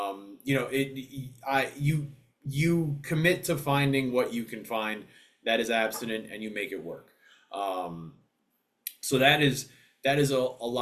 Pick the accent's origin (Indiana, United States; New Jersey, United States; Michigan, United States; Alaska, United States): New Jersey, United States; which I'm from Jersey, right outside of New York.